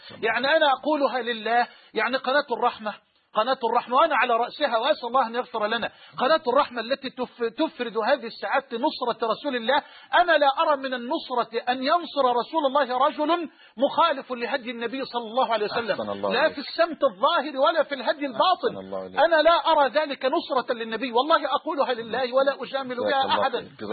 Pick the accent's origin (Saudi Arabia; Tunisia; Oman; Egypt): Egypt; أن نستدعي سفير الدنمارك عندنا في مصر مثلا